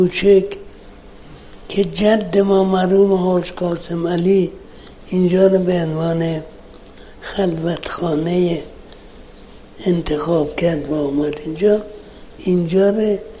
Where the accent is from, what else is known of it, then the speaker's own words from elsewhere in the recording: Iran; اینجا سرایی است که من درش بزرگ شدم